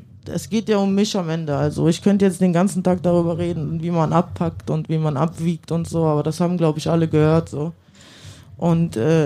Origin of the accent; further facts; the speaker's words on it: Italy; ich bin ja Italienerin